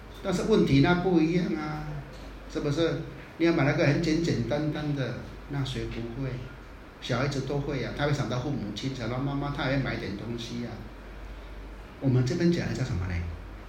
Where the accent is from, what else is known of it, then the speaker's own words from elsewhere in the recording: Taiwan; 我们台湾人叫行情的话，你这个人行情很不好。